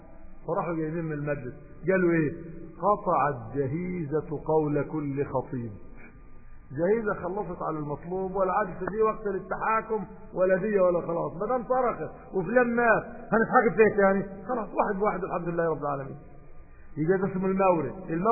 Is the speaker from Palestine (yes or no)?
no; Upper Egypt, Egypt; وخصوصا عندنا الان في الصعايدة بلدنا، انا صعيدي بالذات